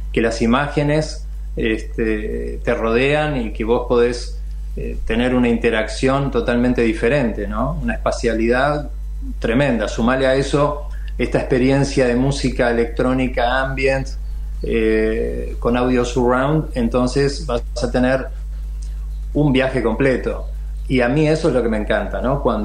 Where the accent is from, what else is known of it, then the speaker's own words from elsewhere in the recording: Uruguay; moved away; el Uruguay, ¿no? Mi país de origen, en el que tengo tantas referencias que formaron parte de mi vida